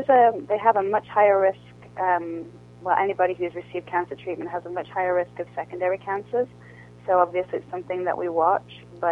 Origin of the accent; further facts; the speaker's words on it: United Kingdom; born there; because I was born in the United Kingdom.